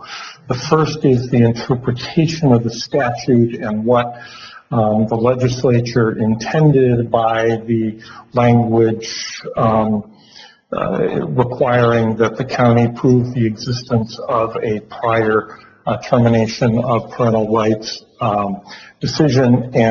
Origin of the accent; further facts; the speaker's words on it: Mankato, Minnesota, United States; I'm an attorney from Mankato, Minnesota